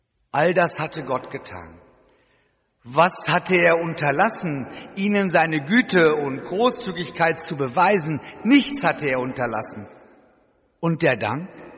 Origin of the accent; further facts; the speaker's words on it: Schmallenberg, North Rhine-Westphalia, Germany; Als Jugendlicher bin ich in Schmallenberg im Sauerland aufgewachsen.